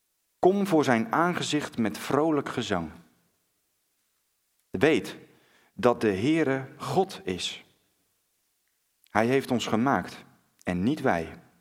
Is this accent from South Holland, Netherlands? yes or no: yes; Katwijk, South Holland, Netherlands; En ik ben zelf geboren en getogen in Katwijk. Katwijk aan Zee.